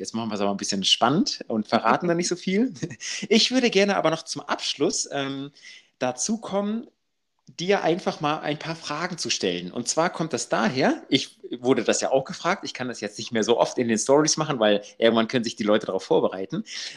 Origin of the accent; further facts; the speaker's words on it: Northern Germany, Germany; Ich komme ja aus dem Norden, hört man ja auch vom Dialekt.